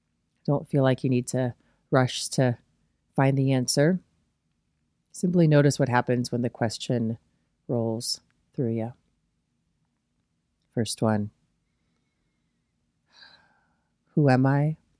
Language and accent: English; Midwest, United States; And I guess I'm just like from the Midwest, so I'm never going to try to impress somebody with my knowledge.